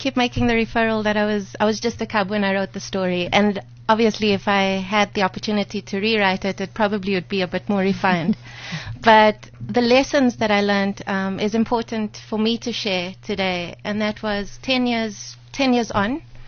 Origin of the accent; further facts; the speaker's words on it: South Africa; I'm a human being. I'm a South African national.